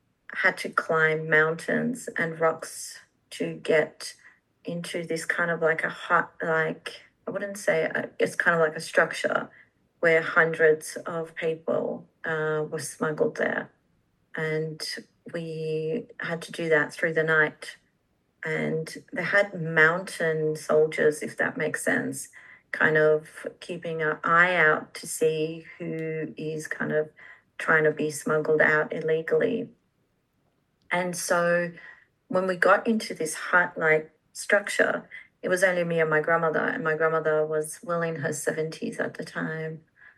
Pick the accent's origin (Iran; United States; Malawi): Iran; now in Australia; I'm a refugee from Iran, and we had to escape Iran due to persecution because we are Baha'is, which happened in 1989 is when we settled in Australia.